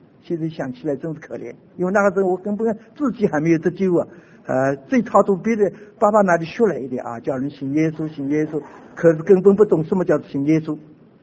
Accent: China; 所以我们中国人有句话说

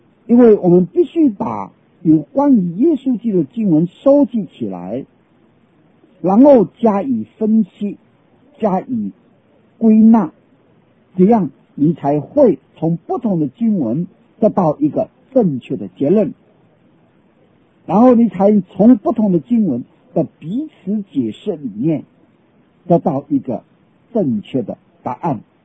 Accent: China; 或者我们中国人说心窍窍通

